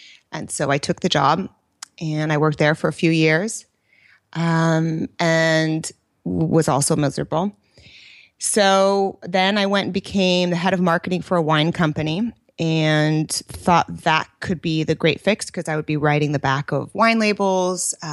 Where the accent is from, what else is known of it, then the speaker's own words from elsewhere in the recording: California, United States; also born or lived in New York; I born and raised in the Bay Area. And went to UCLA, and after school, I basically did the corporate route for 10 years, so all of my 20s.